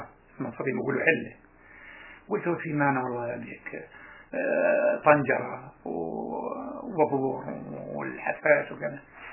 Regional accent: Gaza, Gaza Strip, Palestine; عشان بدي أرجع على بلدي غزة ومن غزة بعود أرجع على سدود

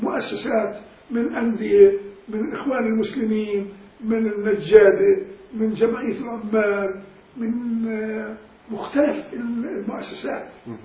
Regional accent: Palestine; لأنه عادة بلادنا الساحل الفلسطيني

